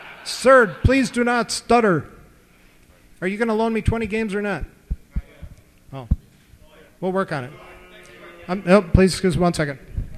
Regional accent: Minneapolis, Minnesota, United States; born there; I was born in Minneapolis.

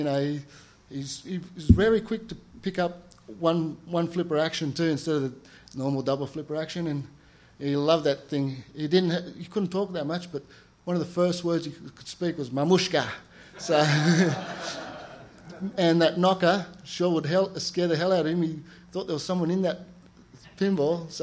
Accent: Sydney, New South Wales, Australia; I'm from Sydney, so that's the largest city in Australia. It's on the east coast.

